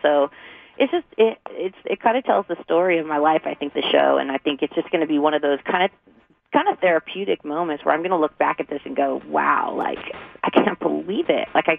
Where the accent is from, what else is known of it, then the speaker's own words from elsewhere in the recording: Anaheim, California, United States; Like, I'm me from Anaheim.